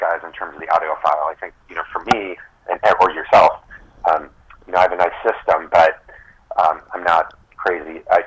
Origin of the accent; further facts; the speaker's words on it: Chicago, Illinois, United States; I grew up in the Chicago area